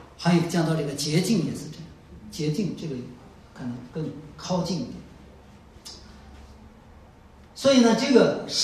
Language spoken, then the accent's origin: Chinese; Northwest China, China; accent: Northwestern Chinese; 不好意思啊，这个西北人这个四声乱用